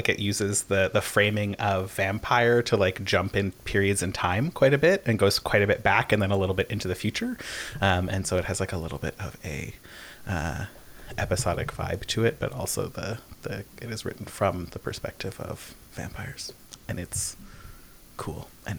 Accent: Canada; because like, I'm a Canadian, and so it comes up a lot.

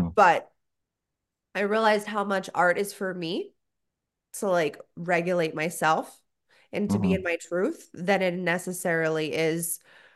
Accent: Florida, United States; I'm from South Florida.

